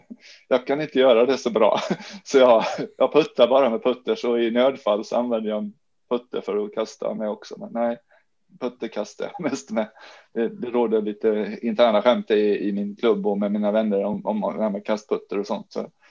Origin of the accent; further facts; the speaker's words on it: Jönköping, Jönköping County, Sweden; hemma i Jönköping där jag är uppvuxen.